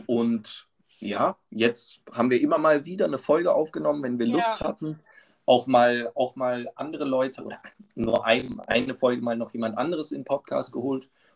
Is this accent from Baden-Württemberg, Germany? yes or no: yes; Konstanz, Baden-Württemberg, Germany; sondern aus Konstanz am Bodensee.